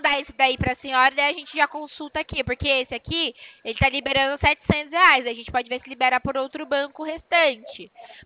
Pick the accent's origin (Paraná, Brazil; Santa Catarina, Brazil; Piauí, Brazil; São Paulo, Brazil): São Paulo, Brazil; Eu sou de São Paulo.